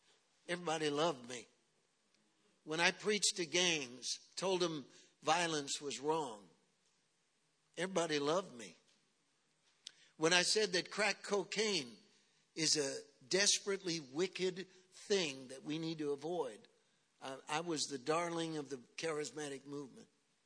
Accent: Berkeley, California, United States; and you have to understand, I'm from Berkeley. I spent 10 years on the University of Berkeley campus.

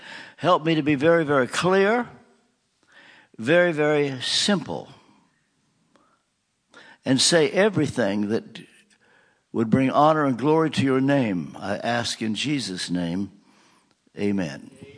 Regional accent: Kentucky, United States; I grew up in Kentucky when there were only 48 states.

